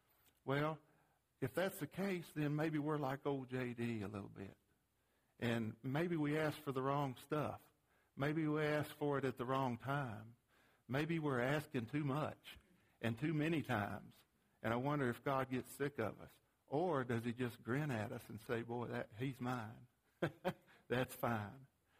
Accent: Tennessee, United States; I grew up in Tennessee, and we weren't poor, but we didn't have any money.

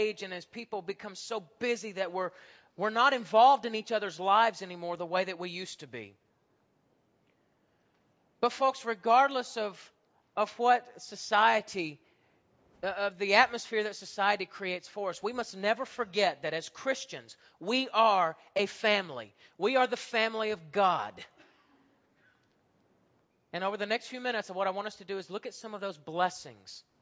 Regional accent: Huntsville, Alabama, United States; But folks, North Alabama, the Huntsville area where I came from, the Jenkins are a very prominent family where I grew up.

